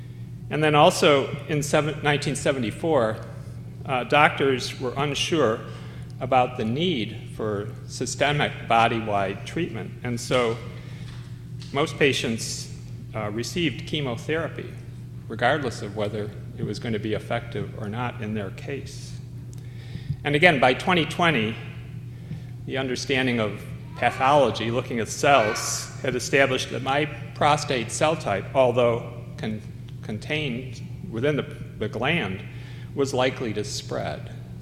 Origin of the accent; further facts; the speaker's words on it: Buffalo, New York, United States; I did have quite a faith journey, however, growing up in Buffalo.